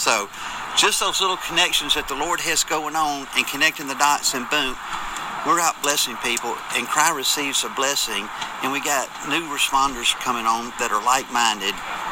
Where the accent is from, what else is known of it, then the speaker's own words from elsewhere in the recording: Fairhope, Alabama, United States; I said, I'm from Fairhope.